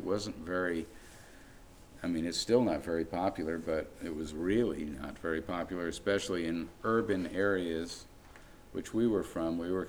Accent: New Jersey, United States; born there; And I was living, I'm from New Jersey, is where I was born.

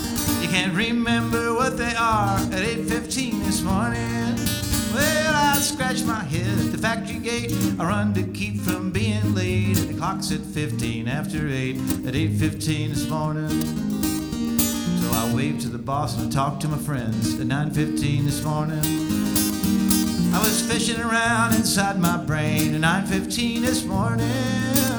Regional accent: West Virginia, United States; I had a little malfunction on my GPS, and it took me, I'm from West Virginia.

